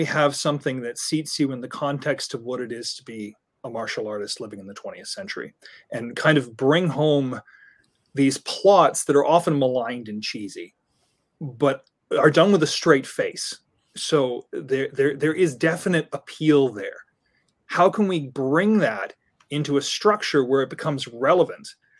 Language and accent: English; Canada; Most of my work has been at a Pendlehaven Press, which is Canadian. I'm Canadian as well.